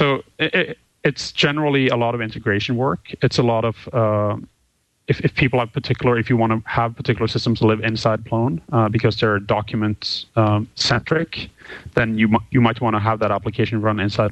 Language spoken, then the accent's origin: English; Norway; I was living in Norway at the time. I'm originally from Norway.